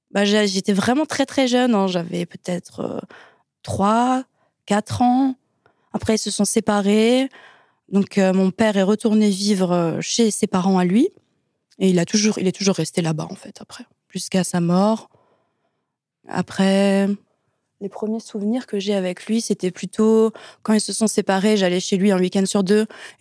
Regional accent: Strasbourg, Grand Est, France; J'ai 28 ans, je viens de Strasbourg, en Alsace

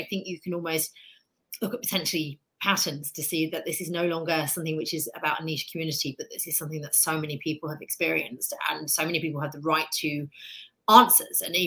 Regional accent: United Kingdom; now in United States; I live in America. I'm obviously British, as you can tell by my accent, but I'm a very proud new American.

